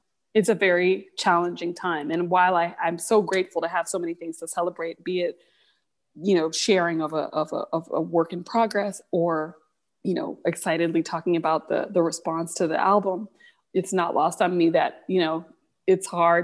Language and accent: English; Champaign-Urbana, Illinois, United States; as a child and as a young person growing up in Champaign-Urbana.